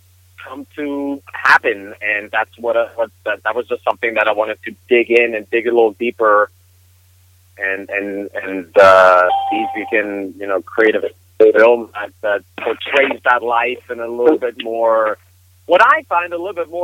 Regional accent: Los Angeles, California, United States; Oh, you're from East LA? That's cool, man. I'm from South Central.

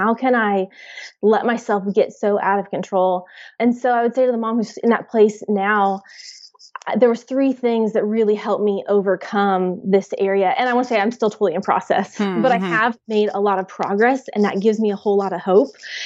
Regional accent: Whittier, California, United States; I am. Yeah. I grew up in Whittier, which is not too far from Fullerton.

